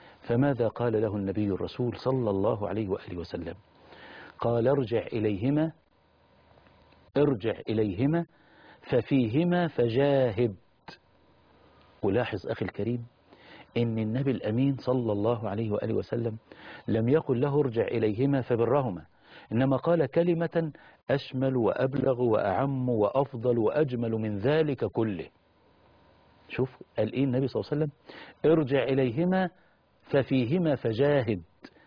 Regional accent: Mansoura, Dakahlia, Egypt; فأقول له: من المنصورة.

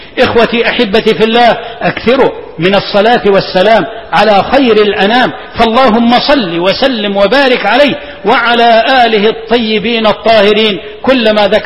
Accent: Egypt; اللهم إنا ندعوك أن تحفظ بلدنا مصر

